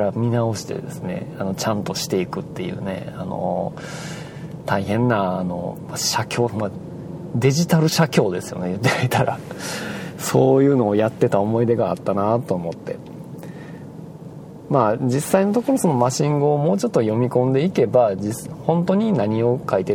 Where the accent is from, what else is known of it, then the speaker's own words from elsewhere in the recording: Osaka, Japan; まあ、私大阪人なんで、まあ、大阪の梅田のですね